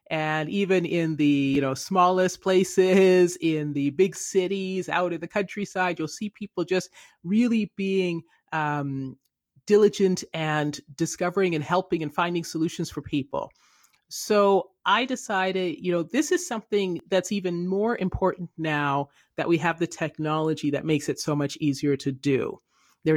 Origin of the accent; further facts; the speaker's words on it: Canada; also born or lived in England; But I was born in England and grew up in Canada